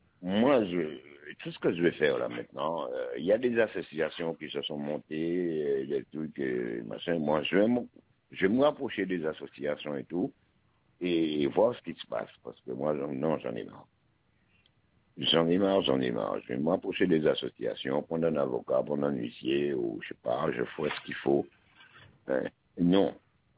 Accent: Guadeloupe; Tant je suis Guadeloupéen, hein.

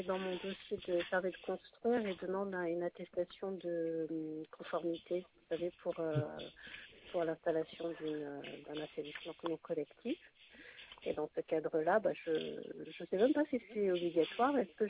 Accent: Le Gosier, Guadeloupe; que moi, je suis du Gosier

